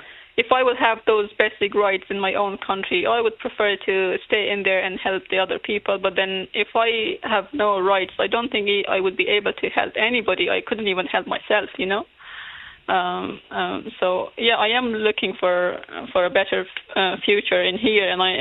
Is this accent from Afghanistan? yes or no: yes; Afghanistan; English is a second language; And then when I was telling them I'm from Afghanistan, they wanted to talk to me more about what's going to happen to the woman in there